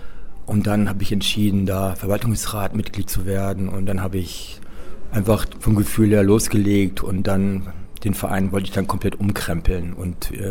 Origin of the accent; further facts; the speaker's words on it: Liebenau, Lower Saxony, Germany; now in Frankfurt, Germany; Ich bin in Liebenau an der Weser aufgewachsen.